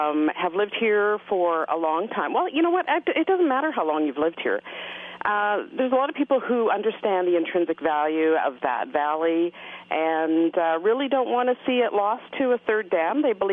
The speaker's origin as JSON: {"language": "English", "region": "British Columbia", "country": "Canada", "said": "As a British Columbian, there's recognition that there's more energy to be needed."}